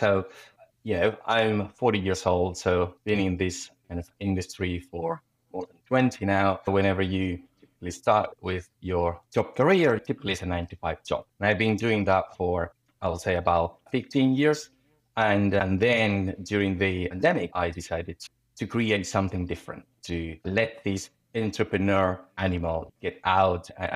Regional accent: Argentina; English is a second language; so I am from Argentina. So I was born in Argentina. And imagine, so it was in the 80s.

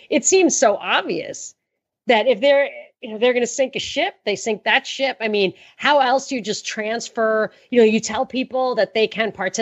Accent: Brooklyn, New York, United States; born there; And then I realized that I was born in Brooklyn and I'm getting old

